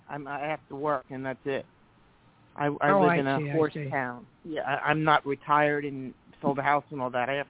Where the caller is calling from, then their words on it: Florida, United States; Oh, Florida.